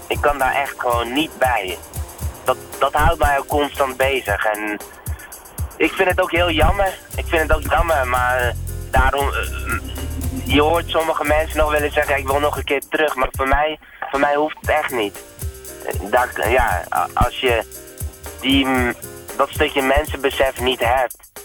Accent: Somalia; Waar ik vandaan kom, dat is Somalië.

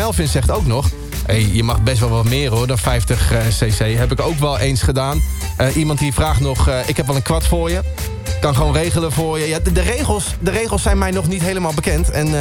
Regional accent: Randstad, Netherlands; ik kom uit de Randstad, hè?

